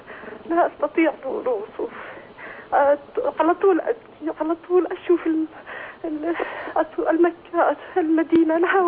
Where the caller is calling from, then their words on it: France; من فرنسا.